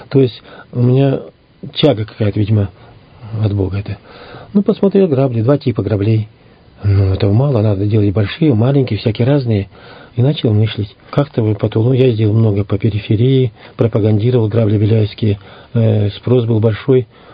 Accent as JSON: {"language": "Russian", "town": "Zhlobina", "region": "Irkutsk Oblast", "country": "Russia", "said": "я из Аларского района, деревня Жлобина, настолько смотреть на свою бедную деревню стало"}